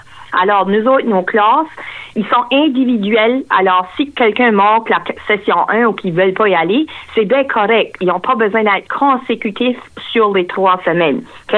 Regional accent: Bouctouche, New Brunswick, Canada; Je suis propriétaire d'un centre d'éducation financière dans la région sud-est, à Bouctouche. Je suis originaire de Bouctouche.

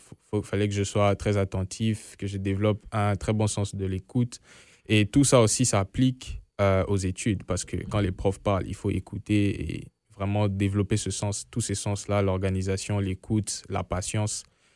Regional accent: DR Congo; now in Winnipeg, Canada; Ça va faire 2 ans et quelques mois que je suis ici pour les études. Je viens de la République démocratique du Congo, comme vous l'avez dit. Et je suis arrivé directement ici à Winnipeg.

